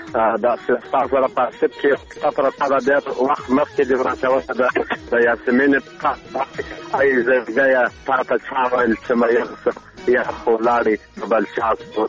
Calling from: Arghandab, Kandahar, Afghanistan; د کندهار ولایت د ارغنداب ولسوالۍ څخه مې

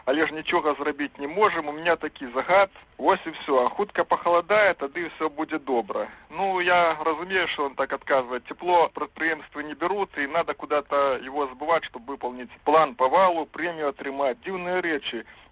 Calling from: Brest, Brest Region, Belarus; Я телефоную вам из Бреста.

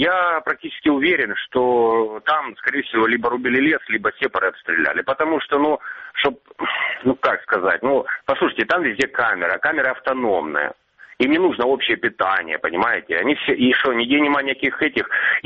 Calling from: Mariupol, Donetsk Oblast, Ukraine; Мариуполь

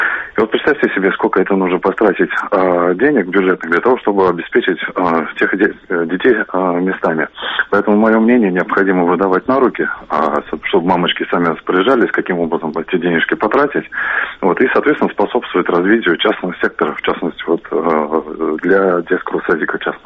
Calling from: Kirovo-Chepetsk, Kirov Oblast, Russia; я из Кировской области, Кирово-Чепецк.

